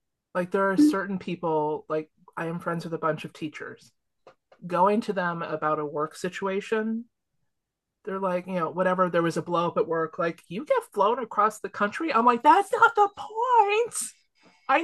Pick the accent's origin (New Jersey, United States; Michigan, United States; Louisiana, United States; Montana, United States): New Jersey, United States; We're from Jersey. Come on.